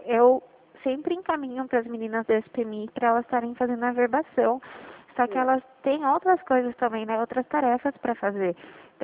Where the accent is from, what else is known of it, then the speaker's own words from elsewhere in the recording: Itu, São Paulo, Brazil; Eu sou daqui de Itu.